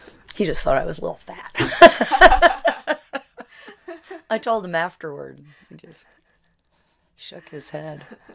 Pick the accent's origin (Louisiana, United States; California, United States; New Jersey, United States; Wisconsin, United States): New Jersey, United States; You know, growing up in New Jersey, there's not a lot, you know, there are woods, and I spent all the time that I could in the woods